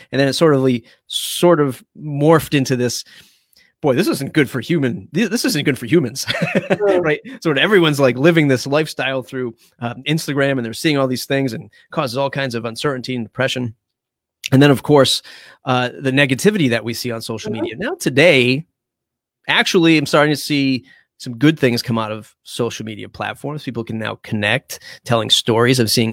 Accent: Dartmouth, Massachusetts, United States; growing up in Dartmouth, my God, people would say you don't go to New Bedford. Certainly don't go to Fall River.

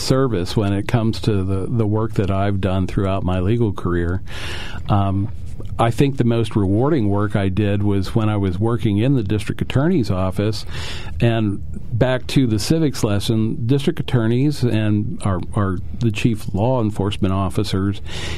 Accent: Sunbury, Pennsylvania, United States; born there; Mark, I was born here in Sunbury in 1963. My mom and dad are both from Northumberland and Point Township. My extended families, though, are from the area forever.

